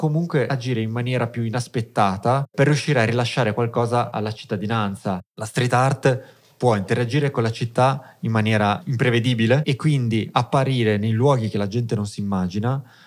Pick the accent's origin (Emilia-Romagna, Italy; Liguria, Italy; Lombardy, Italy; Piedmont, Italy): Liguria, Italy; io sono cresciuto in Liguria, sono cresciuto tra il mare e le montagne, le Alpi Marittime, quindi tra gli ulivi e i boschi